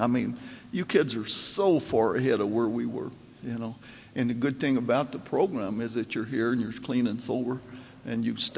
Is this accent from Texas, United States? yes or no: yes; Texas, United States; So I was introduced from Texas, and there's a reason. See, in Texas, we're taught early on, especially in AA, you never let the truth get in the way of a good story.